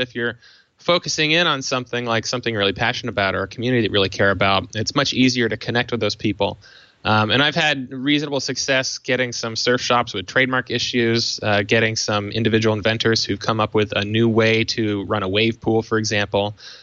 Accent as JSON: {"language": "English", "town": "Atlanta", "region": "Georgia", "country": "United States", "tie": "born or raised there", "moved": "as an adult", "lives_now": "California, United States", "said": "And I, since moving to California after undergraduate, I grew up around the Atlanta area."}